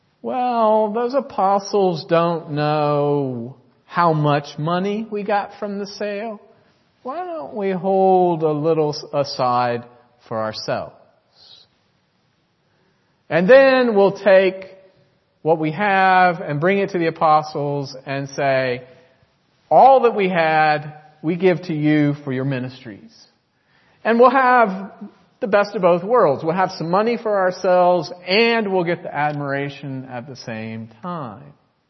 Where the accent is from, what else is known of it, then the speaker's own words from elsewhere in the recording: United States; And many of us, as we've said, growing up in the United States, might be suspicious of this kind of model